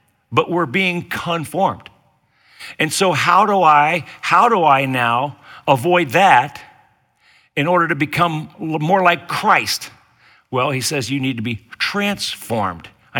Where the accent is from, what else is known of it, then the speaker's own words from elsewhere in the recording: West Virginia, United States; born there; I was born in West Virginia. I am a hillbilly.